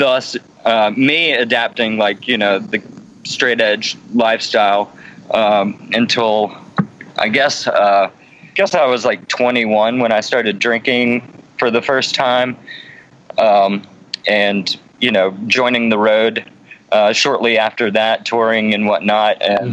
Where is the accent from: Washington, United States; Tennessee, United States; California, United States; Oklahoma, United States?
Tennessee, United States; Ooltewah; I grew up in outside of Chattanooga in Chattanooga, Tennessee, in a small town called Ooltewah, Tennessee. My parents, very, very Southern folks, abiding by the rules of the South and shit.